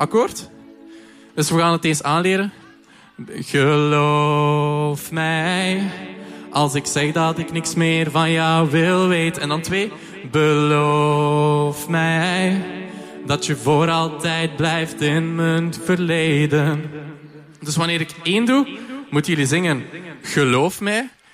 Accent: Herzele, Flanders, Belgium; Ik ben van Herzelen, dus ik ben van de streek.

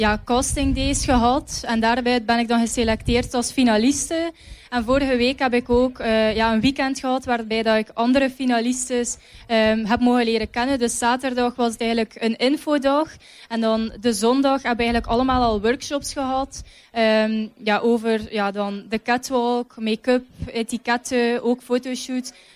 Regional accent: Zottegem, East Flanders, Belgium; 17 jaar en ik kom uit Zottegem, ook uit Valseke.

